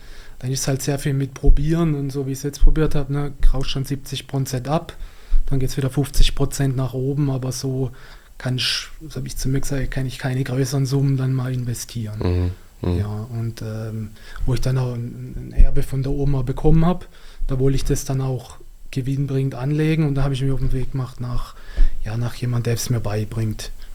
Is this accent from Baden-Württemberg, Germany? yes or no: yes; Baden-Württemberg, Germany